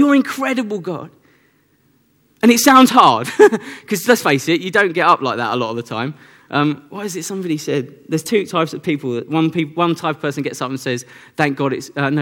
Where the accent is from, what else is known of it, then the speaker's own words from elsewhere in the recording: United Kingdom; Because that's the awkward thing. We're British. We don't want to do that sort of thing.